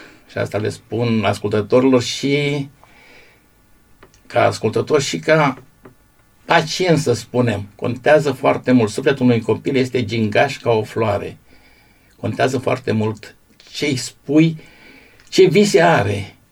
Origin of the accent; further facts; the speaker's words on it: Romania; born there; now in Constanța, Romania; Deci, eu m-am născut pe malul Jiului.